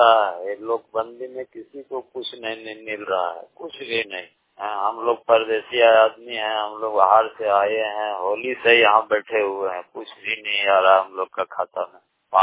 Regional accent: Bihar, India; हम लोग बिहार के रहने वाले हैं, यहाँ हम लोग का जन्म भूमि है

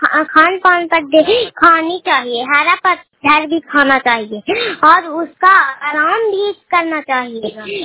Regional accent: Bihar, India; मैं नालंदा जिला की रहने वाली हूँ। मैं गुड़ापुर पंचायत से बोल रही हूँ। गाँव सलमान है

